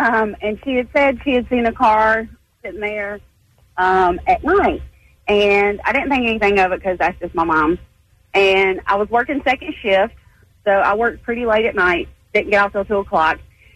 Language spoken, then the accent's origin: English; North Carolina, United States; I'm from Cabarrus County, so I went to Central Cabarrus.